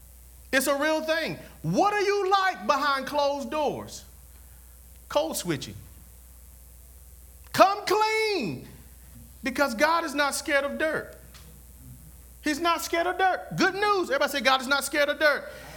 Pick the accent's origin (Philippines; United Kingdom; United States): United States; Fairfax, South Carolina; I come from Fairfax, South Carolina.